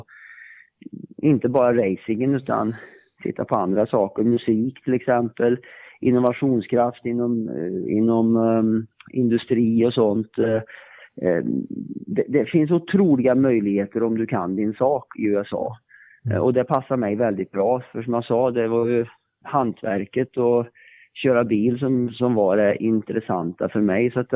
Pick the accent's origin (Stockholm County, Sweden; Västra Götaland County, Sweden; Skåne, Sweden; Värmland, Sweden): Värmland, Sweden; Jag kommer ju från Värmland och amerikanerna är ju som värmlänningar i grunden, tycker jag.